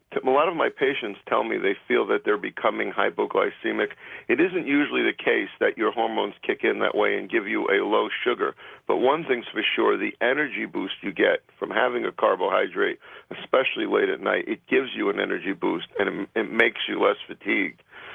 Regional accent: East Meadow, New York, United States; I spoke to my Taco Bell this morning in my hometown, East Meadow, where one of the cases was found, and it was an absolute ghost town there.

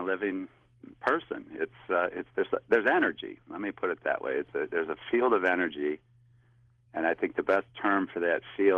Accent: Grand Rapids, Michigan, United States; born there; now in Palm Beach, United States; I was born in Grand Rapids, yes. I actually live in Palm Beach, Florida now, but I keep a home here in West Michigan

